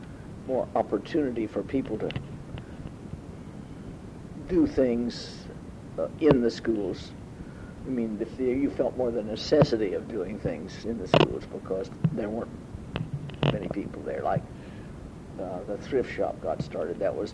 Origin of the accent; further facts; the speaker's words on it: Nebraska, United States; moved away as an adult; also born or lived in Rochester; All right, I was born in Nebraska. My father was a dentist. I lived there until I finished college, and then I went to Eastman Kodak Research Labs as a chemist